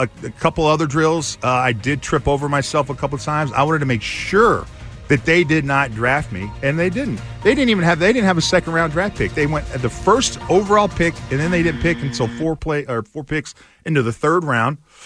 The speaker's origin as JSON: {"language": "English", "town": "San Diego", "region": "California", "country": "United States", "tie": "born or raised there", "said": "I was growing up in San Diego. They were not on TV much."}